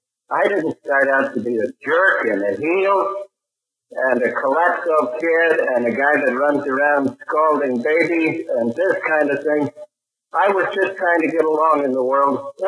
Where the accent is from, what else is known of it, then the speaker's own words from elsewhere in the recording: Chappaqua, New York, United States; I'm an alcoholic from Chappaqua, New York.